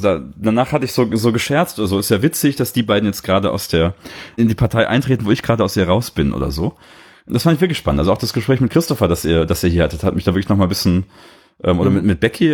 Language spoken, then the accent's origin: German; Cologne, North Rhine-Westphalia, Germany; in meiner Heimatstadt und so, ja, in Köln, wo ich lange gelebt habe